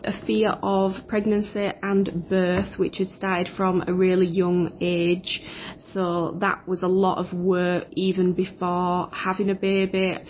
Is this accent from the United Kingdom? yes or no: yes; Bradford, Yorkshire and the Humber, United Kingdom; I'm from Bradford.